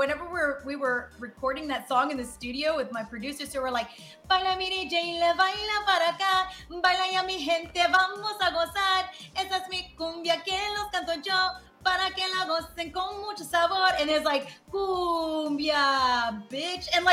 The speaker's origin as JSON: {"language": "English", "region": "Texas", "country": "United States", "said": "So, you know, I'm from Texas, so yeah."}